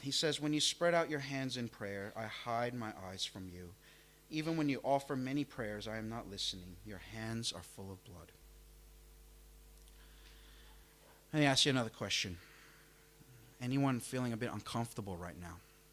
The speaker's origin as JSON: {"language": "English", "town": "New York City", "region": "New York", "country": "United States", "tie": "born or raised there", "said": "A couple of years ago, in my hometown of New York City, there was an incident"}